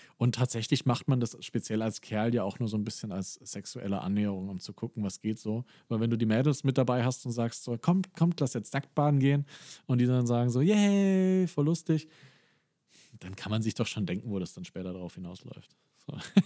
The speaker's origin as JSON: {"language": "German", "region": "South", "country": "Germany", "tie": "born or raised there", "said": "ich bin ja im Süden aufgewachsen und da gibt es halt viele Baggerseen."}